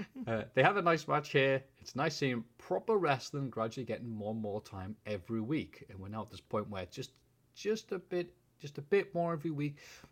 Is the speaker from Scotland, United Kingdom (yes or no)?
no; Bishop Auckland, North East England, United Kingdom; given that I am from Bishop Auckland.